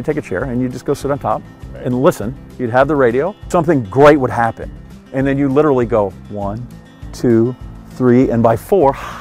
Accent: Green Bay, Wisconsin, United States; having grown up with relatives that were A, farmers, or B, my dad's construction business

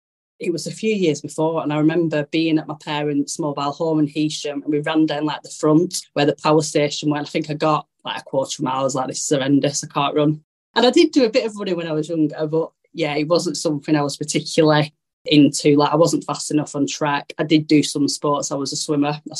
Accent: Burnley, North West England, United Kingdom; I was away from my family. We're from Burnley, so were Andrew's family as well.

